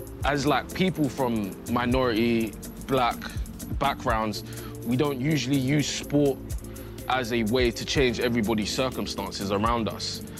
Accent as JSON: {"language": "English", "region": "London", "country": "United Kingdom", "tie": "born or raised there", "said": "Me and Mauro were brought up in London, I guess, completely different sides of London."}